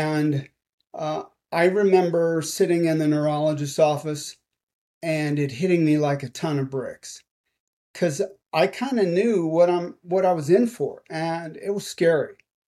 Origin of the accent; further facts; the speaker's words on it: San Jose, California, United States; also born or lived in San Antonio, United States; now in Dallas, United States; No, actually, I grew up in San Jose, which is Silicon